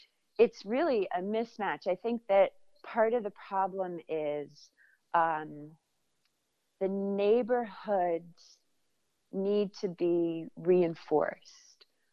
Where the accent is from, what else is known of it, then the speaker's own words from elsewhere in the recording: New York, United States; moved away as an adult; now in Tucson, United States; I have been in Tucson for 20 years. I'm originally from New York, where I had a successful career in advertising and global branding.